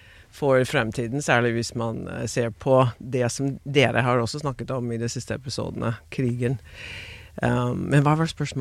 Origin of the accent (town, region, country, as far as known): United States